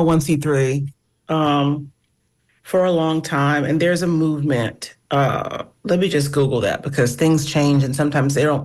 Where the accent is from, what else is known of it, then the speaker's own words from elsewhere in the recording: Jacksonville, Florida, United States; Absolutely. I grew up on it. I'm from Jacksonville, Florida. Don't tell nobody. I'm from Jacksonville, Florida.